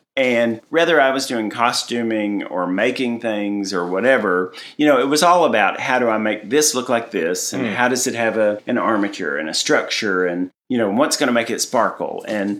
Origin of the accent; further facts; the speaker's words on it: Tennessee, United States; Yeah. I'm from Tennessee.